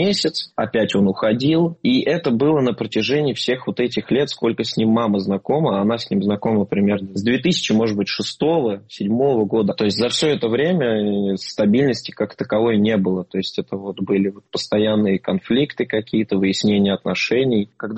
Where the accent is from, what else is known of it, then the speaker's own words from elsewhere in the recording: Mikhaylovka, Volgograd Oblast, Russia; Мы все из Волгоградской области, город Михайловка. Я там родился, мама там родилась.